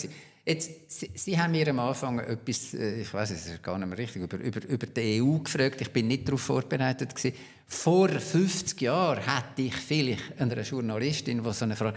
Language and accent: German; Switzerland; ich bin eigentlich als Basler und Berner sehr gut aufgenommen worden in Zürich.